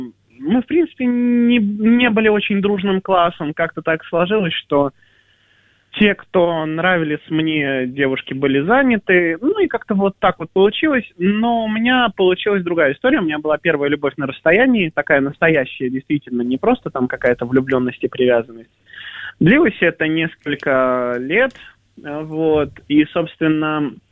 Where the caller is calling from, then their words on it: Moscow, Russia; Я из Москвы звоню.